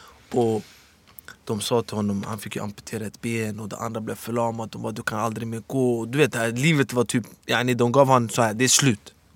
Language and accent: Swedish; Stockholm, Stockholm County, Sweden; Men annars jag brukar vara mycket i Stockholm. Speciellt Husby, där jag är uppvuxen.